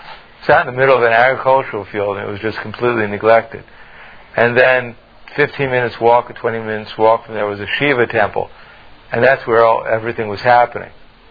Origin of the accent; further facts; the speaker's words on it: New York, United States; I mean, I grew up in New York, which is not like, you know, the most pious place in the world.